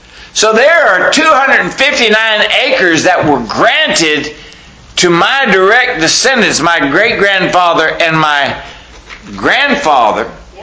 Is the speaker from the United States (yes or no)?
yes; Palacios, Texas, United States; also born or lived in California; I grew up in South Texas. And there's a little town in South Texas called Palacios. And that's where I grew up.